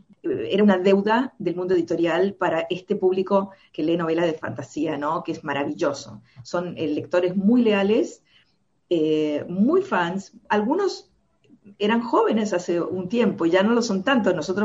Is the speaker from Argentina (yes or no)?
yes; Argentina; also born or lived in Chile / Spain; Yo nací en Chile. Me he criado en Argentina y viví buenos años de mi adolescencia en España